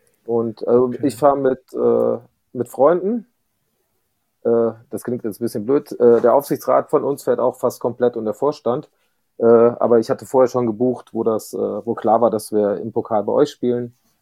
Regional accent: Düsseldorf, North Rhine-Westphalia, Germany; als Düsseldorfer

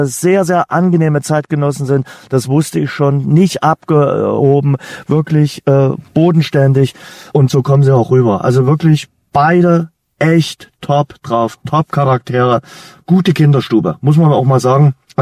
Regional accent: Saxony, Germany; accent: Saxon; aber ich kann durchaus sächsisch reden und mein Slang hört man auch immer mal gerne raus.

